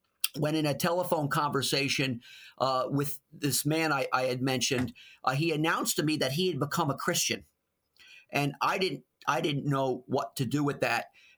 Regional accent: Queens, New York, United States; moved away as an adult; also born or lived in Suffolk County; now in Philadelphia, United States; I was raised in Queens, and then we moved to Suffolk County, Long Island. I came

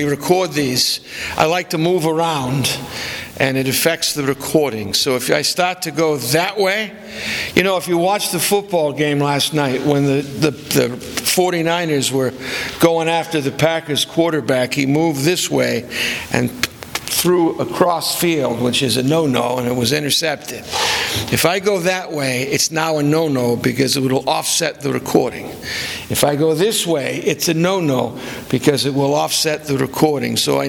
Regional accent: Wales, United Kingdom; I'm a Welshman. We were born with silver tongues in our mouths.

